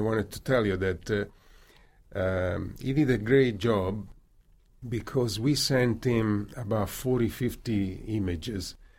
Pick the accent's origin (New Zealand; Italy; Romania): Italy; Florence, Tuscany; now in United States; Even growing up in Florence, I always had the sense that I had to leave. In fact, it did happen following the flood of Florence in 1966. That brought me to the States